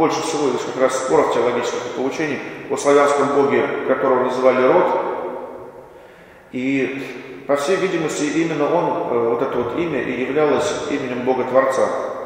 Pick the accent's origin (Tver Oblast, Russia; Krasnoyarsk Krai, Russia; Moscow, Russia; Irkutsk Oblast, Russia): Tver Oblast, Russia; Tver; У нас в Твери, вот, карел же очень много живет, я из Твери сам.